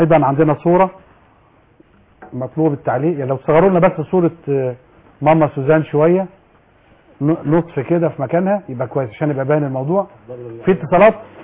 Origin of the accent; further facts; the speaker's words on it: Egypt; احنا كمصريين